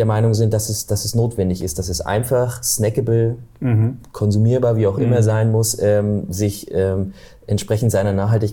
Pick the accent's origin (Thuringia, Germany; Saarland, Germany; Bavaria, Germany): Thuringia, Germany; beschreibt auch ein Stück weit so, wo ich herkomme. Also ich bin aus Thüringen.